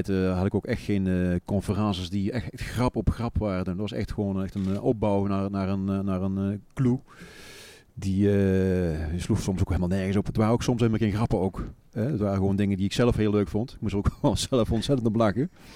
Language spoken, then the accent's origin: Dutch; Raamsdonksveer, North Brabant, Netherlands; Ja, dat was bij ons in Raamsdonksveer in een zaal